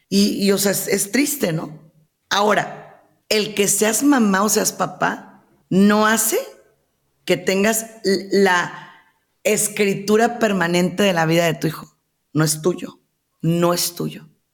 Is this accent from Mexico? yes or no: yes; Mexico; Como mexicanos, así nos educaron.